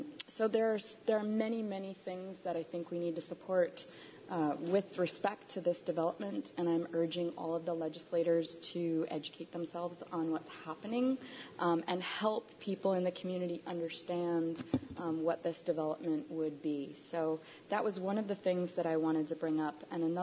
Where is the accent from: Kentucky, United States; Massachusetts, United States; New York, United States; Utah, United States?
New York, United States; Trumansburg; I grew up in Trumansburg. It is very near and dear to my heart